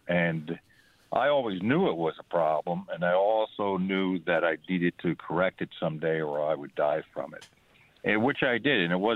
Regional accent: New York, United States; I ended up growing up in New York. My dad owned a bar. My mother was from Scotland.

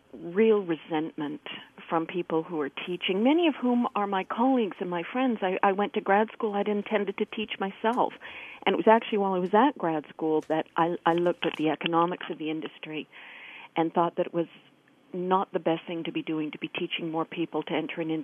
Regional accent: Canada; I mean, I'm not speaking for the U.S., I'm Canadian.

